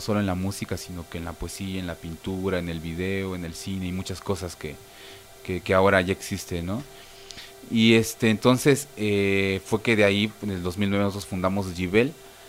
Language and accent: Spanish; Zinacantán, Chiapas, Mexico; como ya había mencionado, soy originario de Sinacantán, Chiapas.